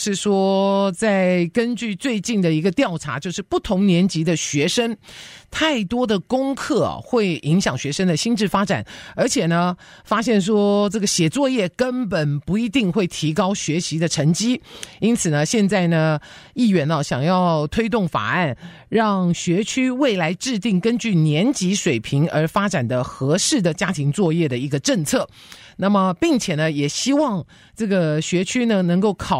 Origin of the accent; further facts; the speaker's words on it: Taiwan; 因为我小时候在台湾念的时候，我的那个年代，或者我们在台湾生长的那个时期